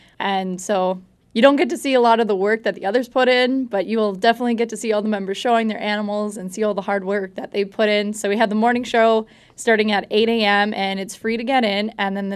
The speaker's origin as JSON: {"language": "English", "town": "McHenry", "region": "North Dakota", "country": "United States", "said": "I'm from McHenry, North Dakota. I am a senior attending NDSU."}